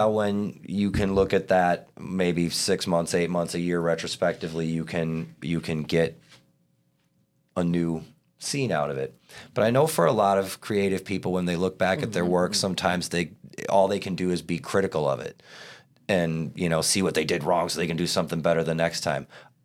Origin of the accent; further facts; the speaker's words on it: Wisconsin, United States; Oh, shout out Wisconsin. Yeah. I'm from Wisconsin.